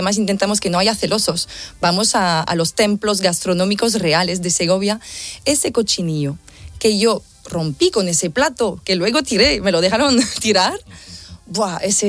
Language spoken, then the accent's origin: Spanish; Wallonia, Belgium; Spanish is a second language; Somos los andaluces de Francia, nos dicen.